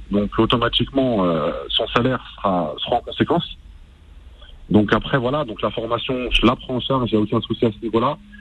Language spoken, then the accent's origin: French; Île-de-France, France; Non, moi je suis d'Île-de-France.